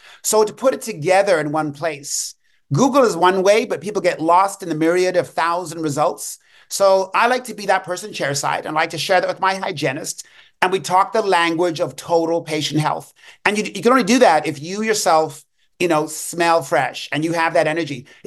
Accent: England, United Kingdom; So it was the same silver spoon she used to beat us with, okay, growing up in England.

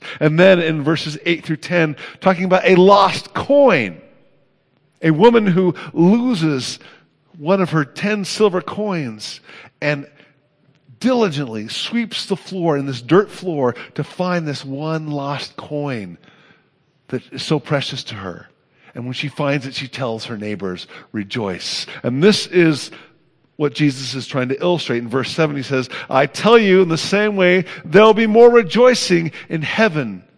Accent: Oakland, California, United States; Well, many of you know I grew up in Oakland, California. I lived in two houses growing up.

